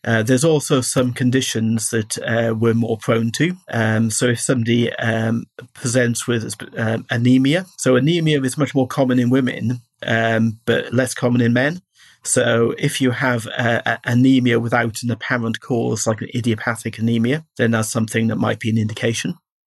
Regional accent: Wales, United Kingdom; I'm originally from South Wales, and in 60 years ago when I was growing up, people were generally quite on the short side.

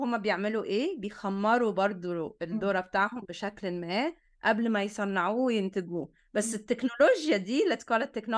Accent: Egypt; moved away as an adult; now in United States; بس امي سابت ايطاليا فوق 50 سنة وجات مصر. فانا ولدت في مصر وعشت في مصر طول حياتي. كنت بروح اشوف ازور ايطاليا كل صيف، اشوف جدتي وخالاتي وكده. بس عشتي كلها كانت في مصر، وبعدين من 6 سنين جيت اعمل PhD هنا في امريكا.

